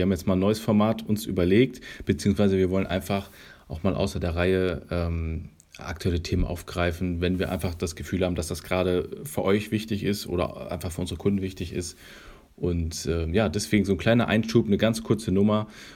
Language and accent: German; Bielefeld, North Rhine-Westphalia, Germany; als Bielefelder bist du dieses Auf und Ab gewohnt